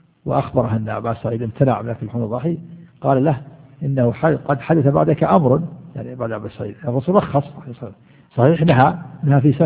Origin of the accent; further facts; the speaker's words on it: Najd, Saudi Arabia; وكان هذا إلى عهد قريب عندنا في نجد هنا يملحون، كنت وأنا صغير كان قبل أن تجد الثلاجات